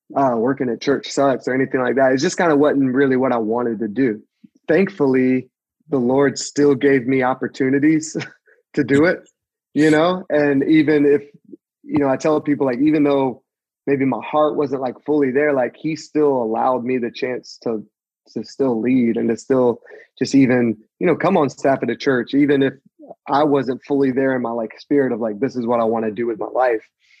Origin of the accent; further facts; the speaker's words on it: Columbia, South Carolina, United States; I grew up in South Carolina, in Columbia. My dad is a pastor, Southern Baptist pastor.